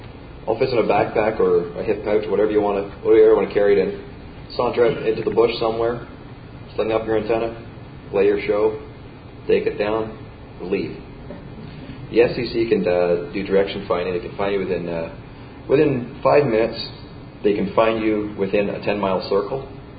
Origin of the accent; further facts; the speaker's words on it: Canada; I am a Canadian, and I've always found it bizarre.